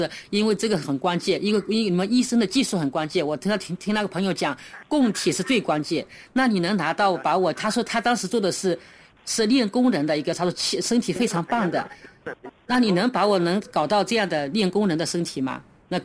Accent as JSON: {"language": "Chinese", "region": "Zhejiang", "country": "China", "said": "我是浙江的。"}